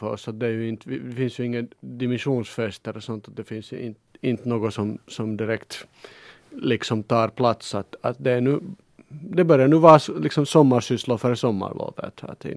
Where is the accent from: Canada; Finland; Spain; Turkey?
Finland; Pojo, Uusimaa; jag tror jag fick 500 mark för jag var från Pojo.